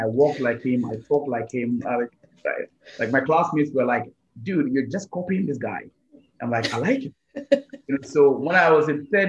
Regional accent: Koforidua, Eastern Region, Ghana; the University of Ghana in Accra was quite closer to my hometown in Koforidua, in the Eastern region.

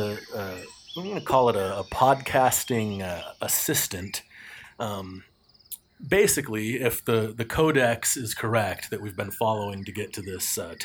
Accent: United States; Yeah, well, we're from America. We don't recognize any languages.

